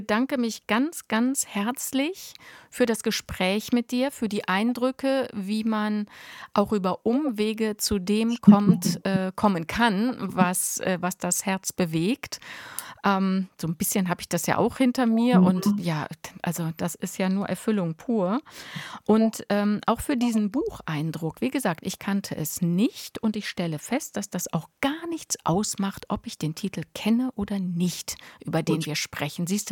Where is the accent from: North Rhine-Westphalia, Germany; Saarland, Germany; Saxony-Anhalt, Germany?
North Rhine-Westphalia, Germany; ich komme ja aus NRW